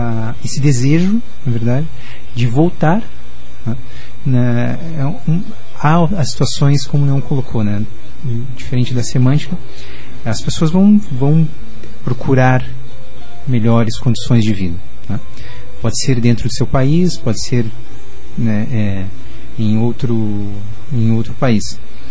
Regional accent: Curitiba, Paraná, Brazil; nasci em Curitiba e nunca morei em qualquer outro lugar.

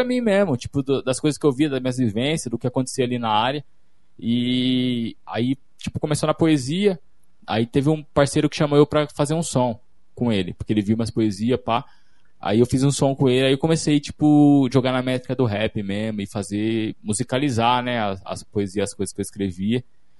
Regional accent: Piracicaba, São Paulo, Brazil; Sou de Piracicaba, comecei no rap assim

